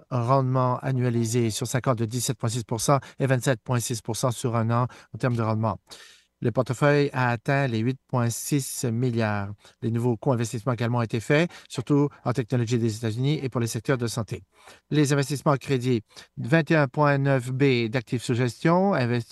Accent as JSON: {"language": "French", "country": "Canada", "tie": "born or raised there", "said": "Sur notre personnel, j'ai travaillé dans plusieurs régions du monde. Je suis né et j'ai grandi au Canada."}